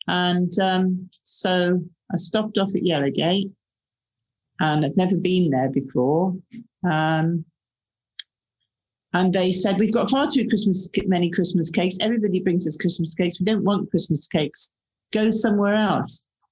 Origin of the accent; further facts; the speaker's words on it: Wales, United Kingdom; I grew up in Wales in a family that was sort of quite divided, I think, over the issue of peace.